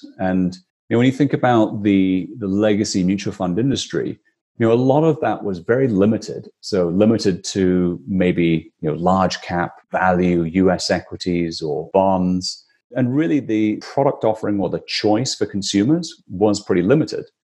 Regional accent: Aberdeen, Scotland, United Kingdom; I'm from Scotland. I'm from a town called Aberdeen, which is the northeast part of Scotland.

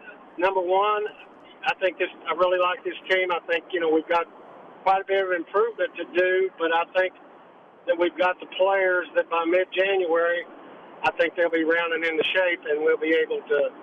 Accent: Illinois, United States; I'm from Southern Illinois.

